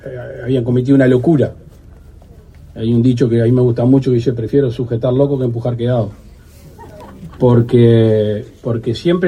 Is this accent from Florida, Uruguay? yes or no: yes; Cerro Colorado, Florida, Uruguay; de hecho donde yo soy, de Cerro Colorado, había uno histórico